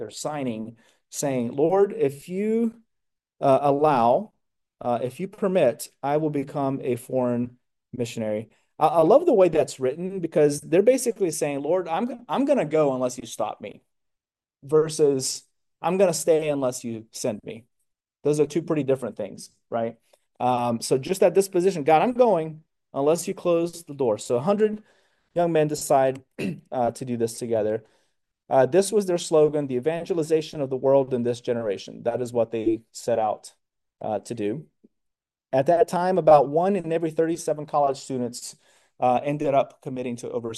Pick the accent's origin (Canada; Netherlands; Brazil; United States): Brazil; Rio de Janeiro; first language Portuguese; English is a second language; I grew up in Rio de Janeiro, Brazil. So Portuguese is my first language. It's my heart language.